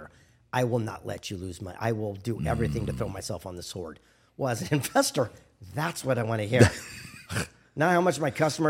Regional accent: Del Mar, California, United States; also born or lived in Los Angeles; L.A., but I lived in Del Mar my whole life. Yeah, okay. Del Mar, La Jolla, you know, the Casa.

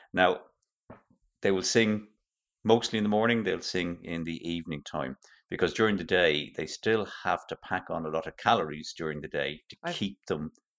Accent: Dublin, Leinster, Ireland; I remember when I was growing up in Finglas

